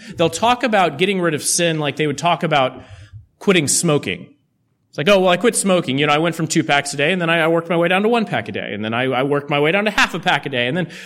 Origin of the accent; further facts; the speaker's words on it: Texas, United States; Now, I'm from Texas, the home of Bluebell, the home of Dr. Pepper, the home of all things good and pure.